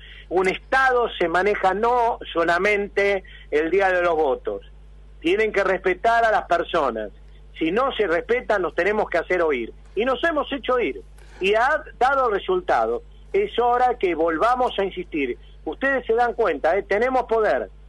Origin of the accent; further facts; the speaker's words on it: Argentina; a vivir por lo nuestro como corresponde como argentinos